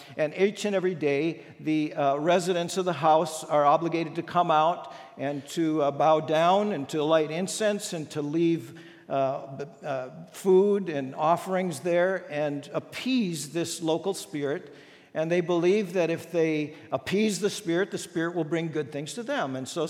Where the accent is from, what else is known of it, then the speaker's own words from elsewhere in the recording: Minnesota, United States; what we're used to growing up in Minnesota and getting educated at North Central University.